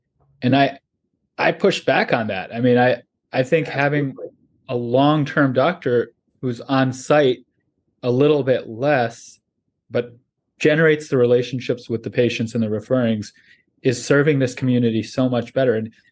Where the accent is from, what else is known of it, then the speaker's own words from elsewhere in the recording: Michigan, United States; My sister went to Ohio State. You know, we're from Michigan.